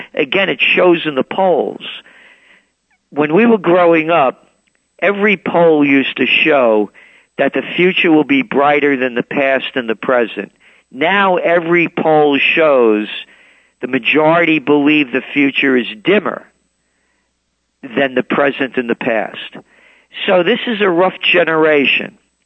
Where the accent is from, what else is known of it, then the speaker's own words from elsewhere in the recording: Bronx, New York, United States; also born or lived in Yonkers; You know, I grew up in the Bronx and Yonkers, you know, whatever it wasn't, you know, it wasn't Scarsdale.